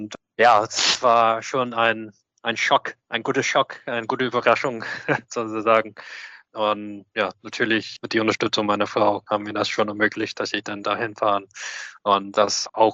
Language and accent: German; Australia; German is a second language; aus meiner Jugend in Australien, sowohl auch mit gemeinsamer Zeit in die australische Nationalmannschaft